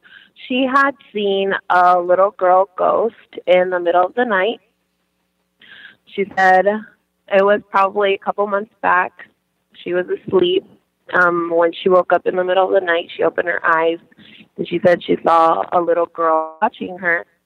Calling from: Yuma, Arizona, United States; from Yuma, Arizona.

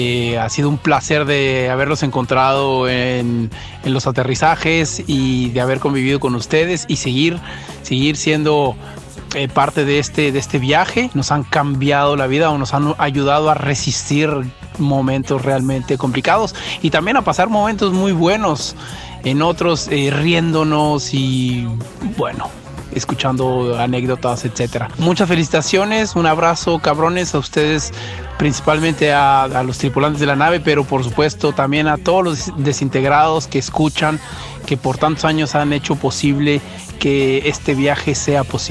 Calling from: Montreal, Quebec, Canada; desde Montreal, Canadá.

